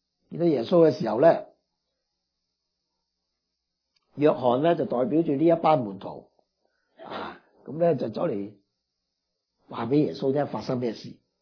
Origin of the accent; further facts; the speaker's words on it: Guangdong, China; 我哋广东人话湿湿碎小儿科